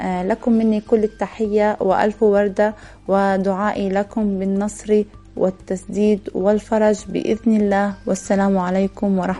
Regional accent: South Lebanon, Lebanon; أنا كأم لبنانية جنوبية بالخصوص أربي أولادي على حب الوطن

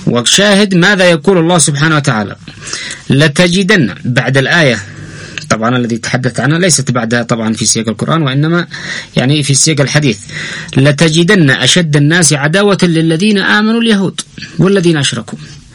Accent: Yemen; الله سبحانه وتعالى ماذا يقول لنا ونحن كشعب يمني

